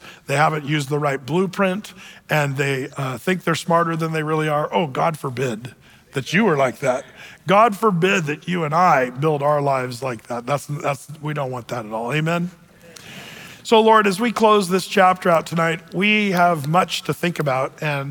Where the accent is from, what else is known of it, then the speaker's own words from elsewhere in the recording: United States; sometimes I think we as Americans think we're wise because we're American.